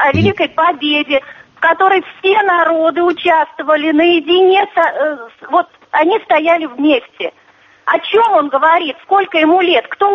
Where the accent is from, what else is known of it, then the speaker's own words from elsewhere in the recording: Ufa, Bashkortostan, Russia; Я родилась в Уфе, прожила 50 лет, бываю в Москве.